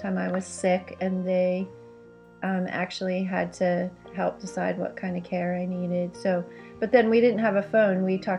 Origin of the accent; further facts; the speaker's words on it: Nigeria; born there; I was born in West Africa in Nigeria in 1965. My parents were teachers there. They were working with the church organization. And we lived actually in the beginning just in a very small town, so not in a big city